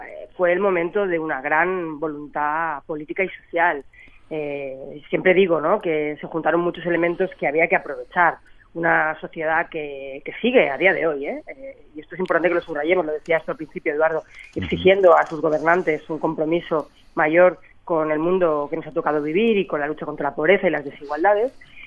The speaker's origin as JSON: {"language": "Spanish", "country": "Spain", "said": "el rol que nos había tocado vivir como españoles en ese mundo, en Europa y a nivel internacional"}